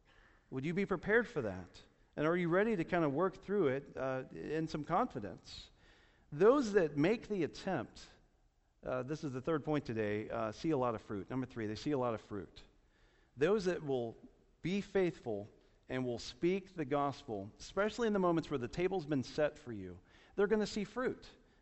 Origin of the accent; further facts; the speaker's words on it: Jacksonville, Florida, United States; There was a lady in our church, Maureen Albers, that I grew up with in Jacksonville.